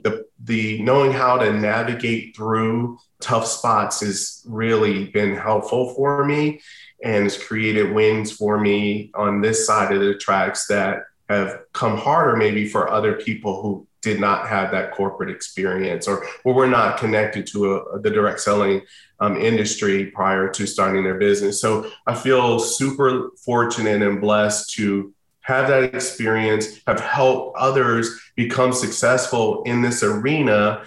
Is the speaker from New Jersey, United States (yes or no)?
yes; Somerset, New Jersey, United States; also born or lived in Elizabeth; And I was born and raised in New Jersey, born in Elizabeth, New Jersey, grew up in Somerset, New Jersey.